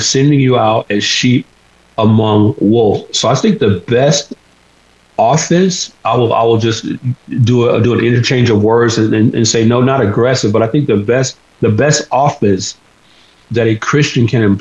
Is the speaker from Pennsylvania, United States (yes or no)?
no; Georgia, United States; You have in Georgia, my home state